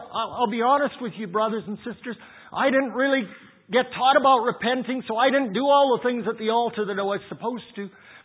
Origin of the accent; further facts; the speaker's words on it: Canada; I grew up in Canada's most liberal church.